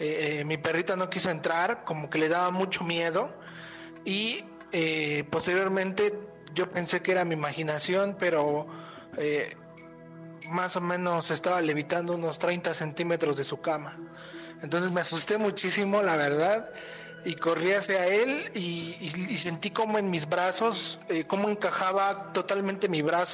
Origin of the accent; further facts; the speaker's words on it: Tecámac, State of Mexico, Mexico; de Tecámac.